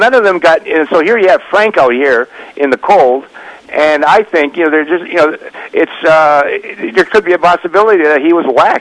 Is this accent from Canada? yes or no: yes; Thunder Bay, Ontario, Canada; I'm Canadian by birth.